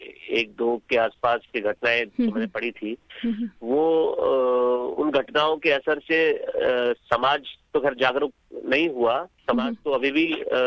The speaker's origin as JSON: {"language": "Hindi", "region": "Rajasthan", "country": "India", "said": "जबकि मैं राजस्थान का रहने वाला हूँ"}